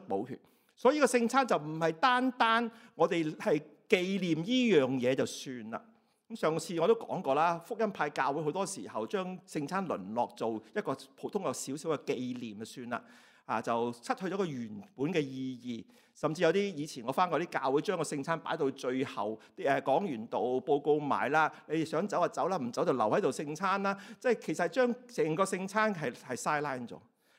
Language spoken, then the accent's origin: Cantonese; Hong Kong; 我哋香港人唔會咁講噶嘛